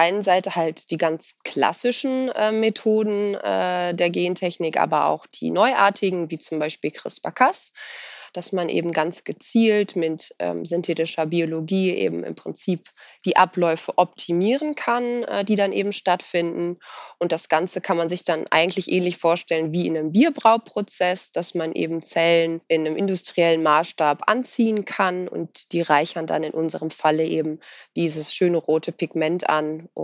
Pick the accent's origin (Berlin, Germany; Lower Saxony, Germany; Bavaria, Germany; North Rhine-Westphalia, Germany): North Rhine-Westphalia, Germany; Also ich komme aus Ostwestfalen, ich habe auch hier studiert.